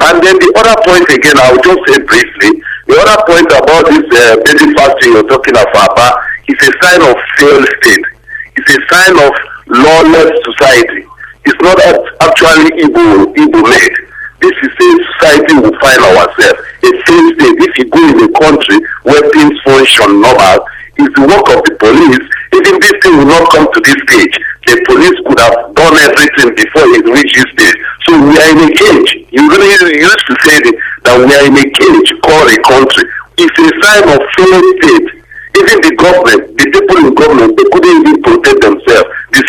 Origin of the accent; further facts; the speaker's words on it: Cameroon; born there; Because I was born in Cameroon